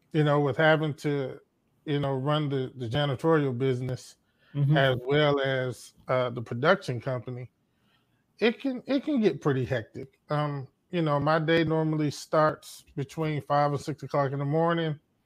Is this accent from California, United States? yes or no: no; Michigan, United States; now in Alabama, United States; I'm from Michigan originally. I live in Alabama now.